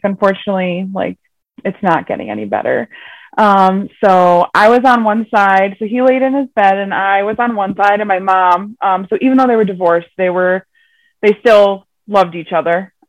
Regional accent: Connecticut, United States; I'm from Connecticut, here in the USA. It is 11 o'clock here.

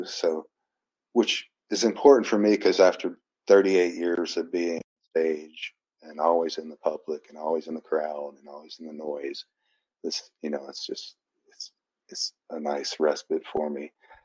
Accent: Lexington, Kentucky, United States; it was in my hometown of Lexington at the Coliseum there, Rupp Arena.

